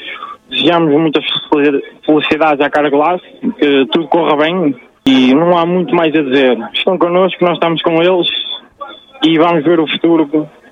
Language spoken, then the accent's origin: Portuguese; Santa Maria da Feira, Aveiro, Portugal; principalmente para mim, que sou daqui da Feira.